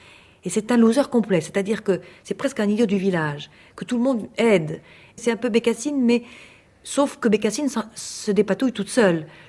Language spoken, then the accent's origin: French; Morocco; born there; Je suis née au Maroc et il y avait une colonie russe importante au Maroc.